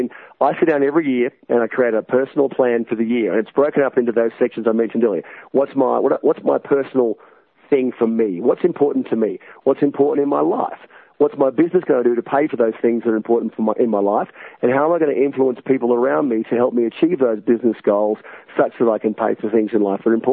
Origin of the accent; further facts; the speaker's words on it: Australia; because we are Australian after all, so we don't mind a drink every now and then. So we lived in Florida for 12 months